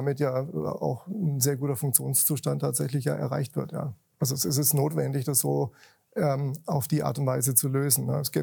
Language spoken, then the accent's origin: German; Heilbronn, Baden-Württemberg, Germany; Also ich bin im Zentrum von Heilbronn aufgewachsen, in der Nähe vom Fühlpark. Und sind dann im Alter von 7 sind wir dann nach Kirchhausen umgezogen.